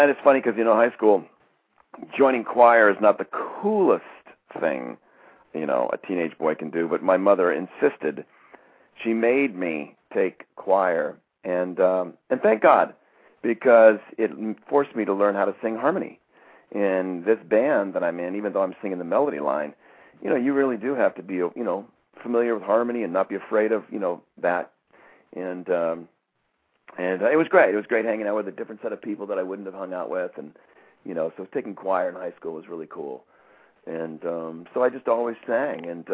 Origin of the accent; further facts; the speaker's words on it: Billings, Montana, United States; You know, I grew up in Montana, in Billings, Montana, and I was always singing.